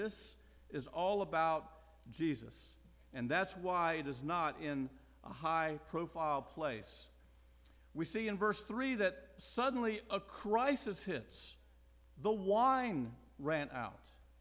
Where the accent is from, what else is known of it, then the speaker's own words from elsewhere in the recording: the South, United States; Now, as a Southerner, trust me, you don't want to try that in other places in the country